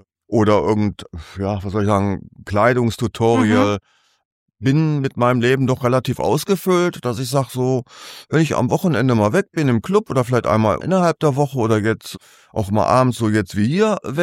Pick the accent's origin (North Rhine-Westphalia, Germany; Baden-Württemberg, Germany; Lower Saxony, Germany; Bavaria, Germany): North Rhine-Westphalia, Germany; ich komm aus dem Ruhrgebiet